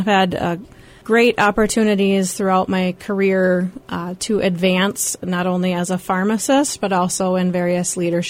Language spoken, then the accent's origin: English; Hazel, South Dakota, United States; Originally, I grew up in eastern South Dakota on a cattle and hog and crop farm near Hazel, which is about 100 people, so not very many people have heard of it.